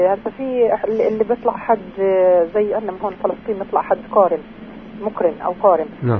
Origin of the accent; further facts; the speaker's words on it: Anabta, Tulkarm Governorate, Palestine; من عنبتة.